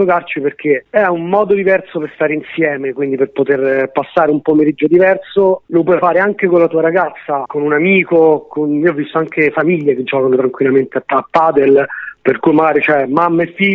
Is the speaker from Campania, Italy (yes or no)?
no; Rome, Lazio, Italy; also born or lived in Chile; io sono nato in Cile, però praticamente vivo in Italia da quando ho 2 anni, quindi fondamentalmente sono molto più romano di quanto non sia cileno.